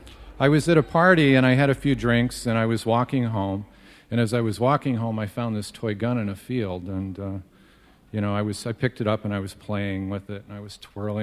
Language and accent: English; Midwest, United States; I grew up in the Midwest